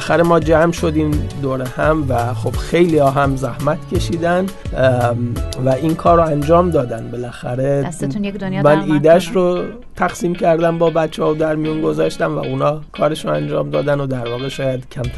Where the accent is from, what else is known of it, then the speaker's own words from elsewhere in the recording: Iran; now in New Zealand; بعد ایشون متوجه شد من ایرانیم